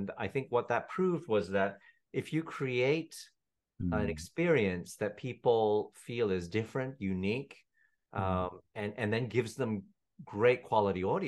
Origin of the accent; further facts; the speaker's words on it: Perth, Western Australia, Australia; moved away as an adult; also born or lived in Petaling Jaya, Malaysia; now in Singapore; moved to Perth, Australia, grew up. And then about 18 or 20 years ago, I moved to Singapore for acting work.